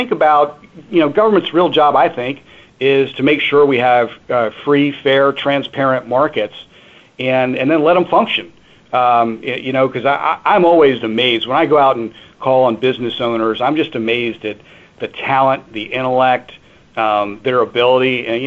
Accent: Virginia, United States; moved away; also born or lived in North Carolina / New England; I grew up in Virginia and then spent a lot of time in North Carolina. And so I've been in New England for about 3.5 years.

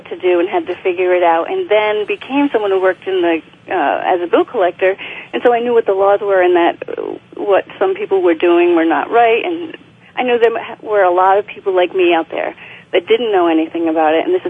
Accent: Rhode Island, United States; now in New Hampshire, United States; I'm originally from Rhode Island, but I live in New Hampshire right now in the White Mountains.

